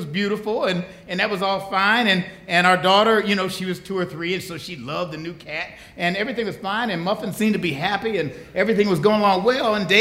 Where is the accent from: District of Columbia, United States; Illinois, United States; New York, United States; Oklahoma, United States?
New York, United States; Buffalo; I grew up in Buffalo, New York, and there used to be a jingle on WUFO, was the black radio station.